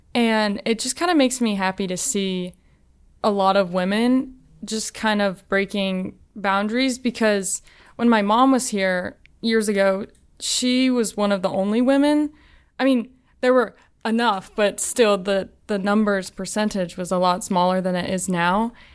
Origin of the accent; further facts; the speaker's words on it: Florida, United States; now in Alabama, United States; I'm originally from South Florida, an hour north of Miami. And in 2015, I moved to Alabama.